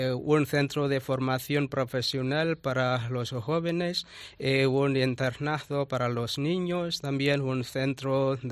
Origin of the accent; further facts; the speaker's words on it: Tamil Nadu, India; Spanish is a second language; de la India, de la provincia de Tamil Nadu.